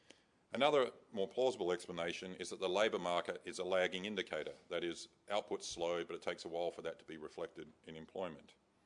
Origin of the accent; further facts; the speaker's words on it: Adelaide, South Australia, Australia; thank you very much to AmCham for giving me the opportunity to speak in my hometown of Adelaide.